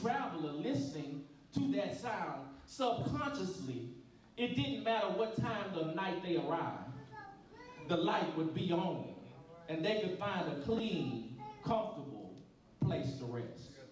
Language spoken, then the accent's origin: English; Louisiana, United States; now in Texas, United States; I'm from Louisiana, but I'm still claiming, always be a Louisiana boy, but I live in Texas.